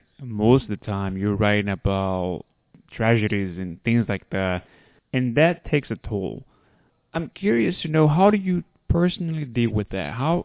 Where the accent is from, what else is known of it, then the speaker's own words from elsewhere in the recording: Brazil; because I grew up in Brazil and I remember people talking about that in the 90s.